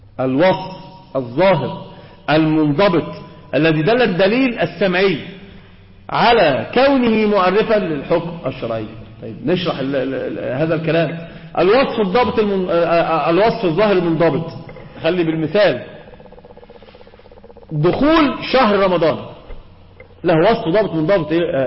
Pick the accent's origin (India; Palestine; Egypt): Egypt; احنا عندنا في مصر في شيء آخر بيذهب العقل